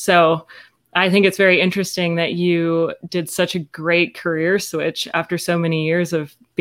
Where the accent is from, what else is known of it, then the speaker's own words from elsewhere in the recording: Colorado, United States; And I am also from Colorado, and I went to school in Boulder as well.